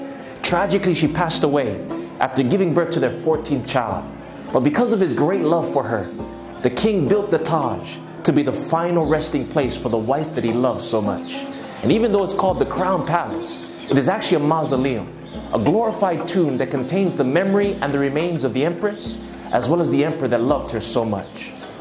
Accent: Hawaii, United States; Growing up in Hawaii, people would always have to ask my name twice.

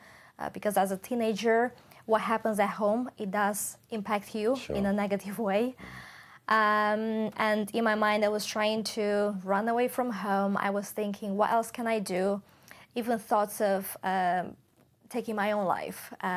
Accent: Romania; I'm from Romania. Mm-hmm. And I did grow up in a Christian Orthodox family.

